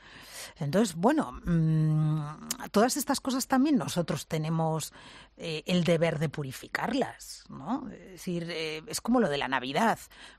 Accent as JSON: {"language": "Spanish", "region": "Catalonia", "country": "Spain", "said": "lo digo como catalana"}